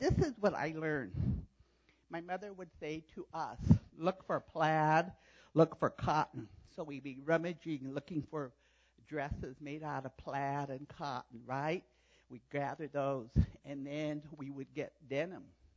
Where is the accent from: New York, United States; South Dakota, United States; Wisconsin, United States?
South Dakota, United States; So growing up on the Pine Ridge as a little girl, of course, there was no Walmart.